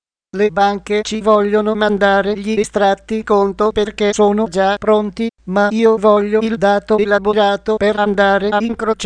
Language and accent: Italian; Naples, Campania, Italy; Io sono napoletano, a Napoli si dice, si parla a schiavere